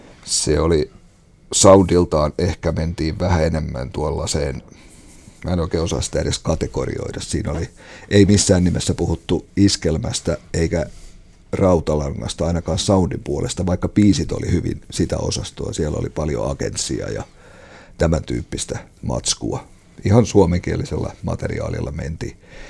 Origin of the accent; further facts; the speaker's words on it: Ostrobothnia, Finland; accent: Ostrobothnian dialect; Että puhuin leveää Pohjanmaan murretta.